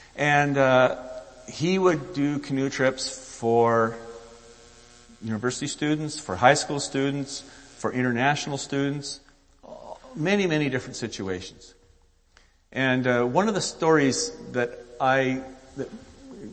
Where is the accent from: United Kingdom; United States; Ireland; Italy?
United States; East Coast; one that was very popular for me growing up in the East Coast